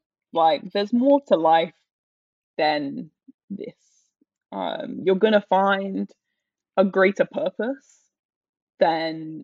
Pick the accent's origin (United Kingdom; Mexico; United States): United Kingdom; Exactly. I'm very British. Like, that's me.